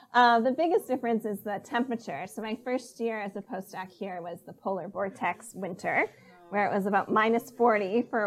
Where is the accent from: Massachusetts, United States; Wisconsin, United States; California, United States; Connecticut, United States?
Massachusetts, United States; Amherst; I grew up in Amherst, and I went to undergrad at Mount Holyoke College, which is an all-women's school in South Hadley, Massachusetts.